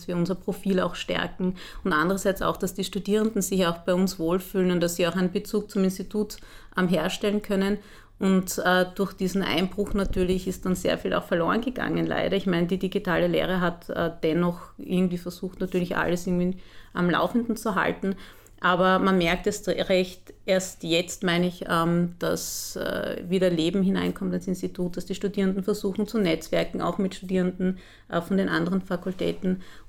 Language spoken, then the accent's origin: German; Vienna, Austria; born there; ich bin gebürtige Wienerin. Meine Eltern stammen aus Ägypten, die sind aber schon seit über 40 Jahren in Österreich. Also somit fühle ich mich als Wienerin durch und durch.